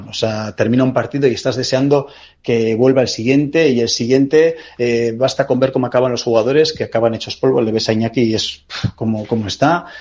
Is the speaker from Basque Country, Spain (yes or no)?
yes; Sopela, Basque Country, Spain; de Sopela.